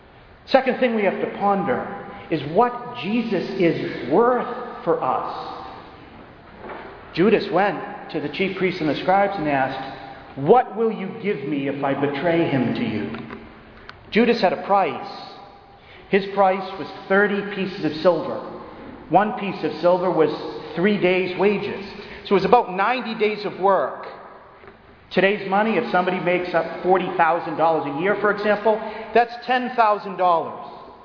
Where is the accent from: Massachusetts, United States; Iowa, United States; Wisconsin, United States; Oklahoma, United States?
Massachusetts, United States; I'm a priest from Massachusetts.